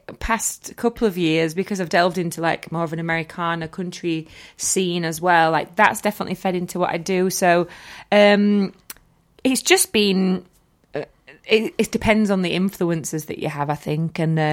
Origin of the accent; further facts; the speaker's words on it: Rotherham, Yorkshire and the Humber, United Kingdom; also born or lived in Newcastle / Manchester; now in Sheffield, United Kingdom; I'm based in Sheffield. I grew up in Rotherham. I've moved around quite a bit. Lived in Newcastle for a little while and then moved to Manchester for a little while